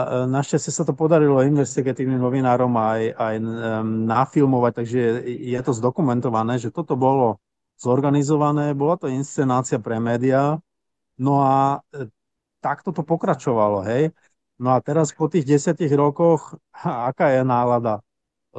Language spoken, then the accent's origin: Slovak; Munich, Bavaria, Germany; Slovak is a second language; Ja som jediným europoslancom z Mníchova, mimochodom nemeckým, hej.